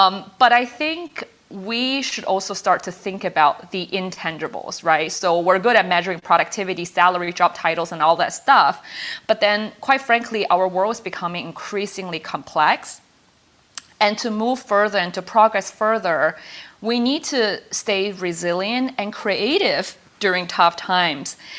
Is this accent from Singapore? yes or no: yes; Singapore; moved away; also born or lived in North America; I grew up in Singapore, and I grew up not really thinking too much or too interested in the Chinese culture and cultural heritage.